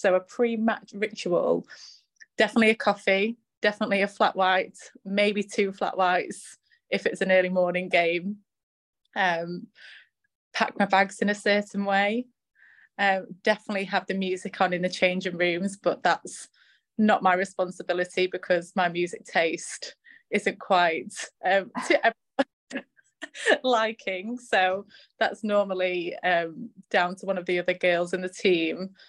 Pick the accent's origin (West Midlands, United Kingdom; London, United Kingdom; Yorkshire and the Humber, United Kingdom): Yorkshire and the Humber, United Kingdom; Sheffield; so actually I grew up in England, grew up in Sheffield.